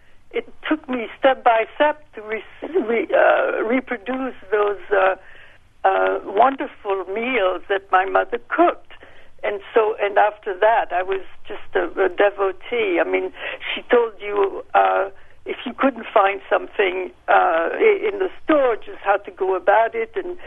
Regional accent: Wallonia, Belgium; first language French; English is a second language; moved away; I came to this country from Belgium, French-speaking part of Belgium

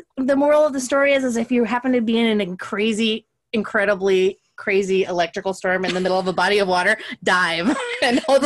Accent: Logan, Utah, United States; So growing up in Logan in the late 80s, early 90s, there was very much like the whole nation was in the grip of that whole satanic panic thing.

